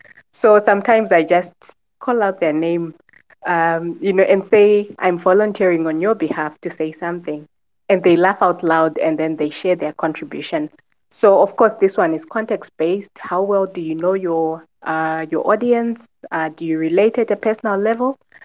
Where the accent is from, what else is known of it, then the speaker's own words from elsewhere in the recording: Zimbabwe; and I'm from Zimbabwe.